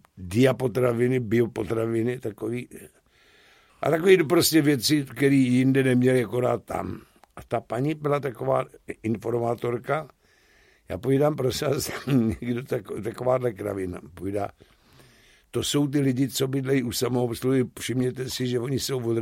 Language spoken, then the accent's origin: Czech; Buštěhrad, Central Bohemian Region, Czechia; born there; u tety v Buštěhradě. No a na maminku to přišlo, tak jsem se narodil v Buštěhradě.